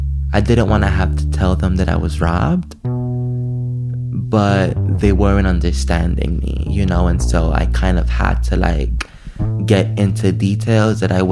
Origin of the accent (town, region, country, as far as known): New York, United States; accent: New York